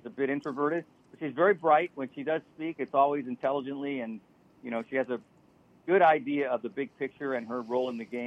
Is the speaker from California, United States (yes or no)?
yes; San Francisco, California, United States; I grew up in San Francisco, so a lot of contact highs and hate actors.